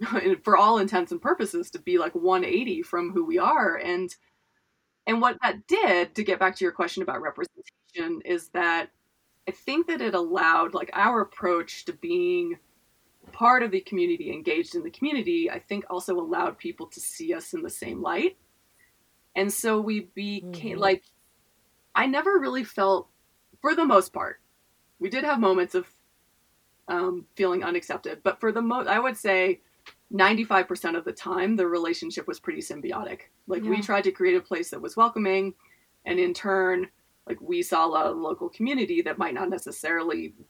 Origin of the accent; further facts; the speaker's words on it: West Coast, United States; I'm from the West Coast, Jen's is from the East Coast. We moved to a small kind of conservative community.